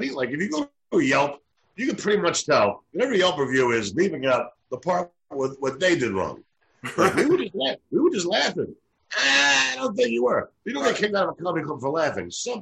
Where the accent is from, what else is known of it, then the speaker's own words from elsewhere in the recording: New York, United States; And I'm from New York.